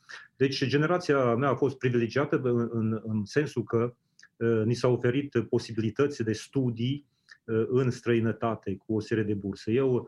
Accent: Bistrița, Bistrița-Năsăud, Romania; accent: Transylvanian; Deci eu sunt originar din Transilvania, din Bistrița, și cred că accentul meu e mai mult ardelenesc.

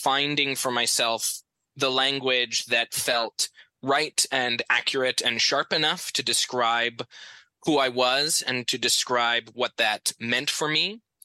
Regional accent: Phoenix, Arizona, United States; all of that for me is really bound up in the time that I was growing up in Phoenix.

